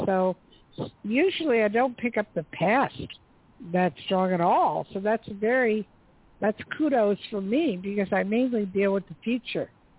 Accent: New Jersey, United States; I grew up in Jersey, but I spent most of my time in New York on 45th Street by all the theaters.

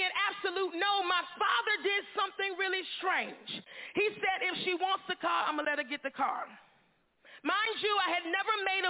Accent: Jessup, Georgia, United States; I remember riding around my hometown of Jessup, Georgia, with a car full of people. I got Jessup folk in here.

